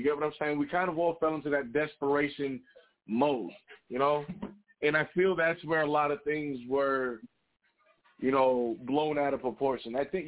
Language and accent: English; Fall River, Massachusetts, United States; I'm from Fall River, Massachusetts, the great state of Mass. That's pretty much as East Coast has, I guess, the original of the 13 colonies, people. I still have family out there.